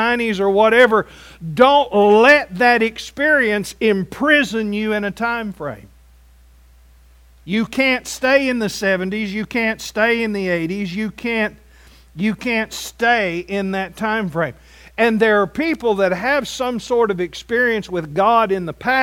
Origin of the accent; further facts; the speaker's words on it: Andrews, Texas, United States; when I was a little kid growing up in Andrews, Texas, one of the highlights of growing up was getting to go to Whackers.